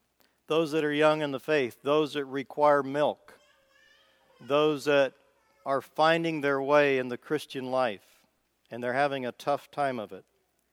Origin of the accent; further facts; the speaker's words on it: Midwest, United States; accent: Midwest; That word lovest, with my Midwest accent, I'll probably pronounce it wrong